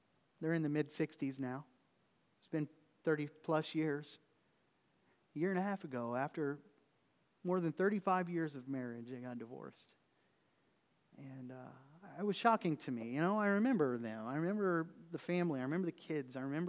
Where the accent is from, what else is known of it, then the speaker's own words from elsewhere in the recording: Oklahoma, United States; And I was raised in Oklahoma. And so my family's down there.